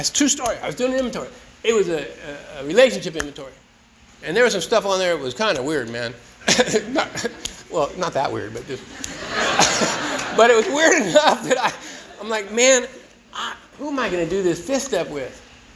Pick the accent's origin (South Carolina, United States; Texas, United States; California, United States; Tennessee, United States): California, United States; San Diego; San Diego, L.A., you know, I grew up in San Diego.